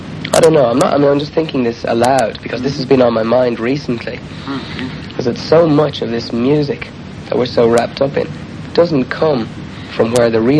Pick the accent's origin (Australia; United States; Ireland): Ireland; Dublin, Leinster; because I came from Dublin, to write about Belfast or to write about Derry. Well, I believe I'm an Irishman, and I believe I have the right to sing this song.